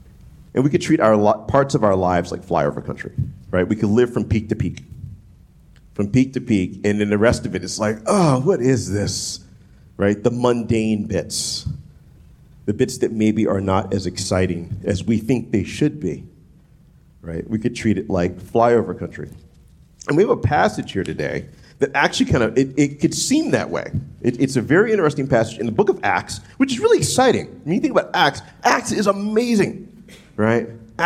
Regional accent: New Orleans, Louisiana, United States; moved away as an adult; also born or lived in Illinois; So I didn't grow up in flyover country growing up in New Orleans. And then when Alyssa and I, shortly after we were married, we moved to Illinois, and we were living just outside Chicago.

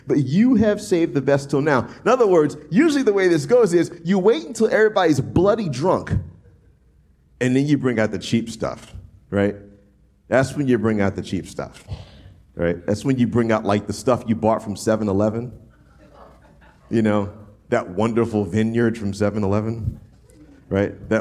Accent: the South, United States; Woman, I don't know about you, but I'm from the South.

